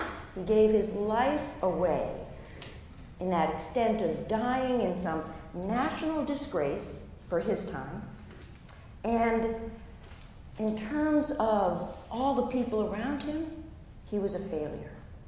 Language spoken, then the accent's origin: English; New England, United States; I come from New England. I am Puritan through and through. I live in a community where all the houses are white.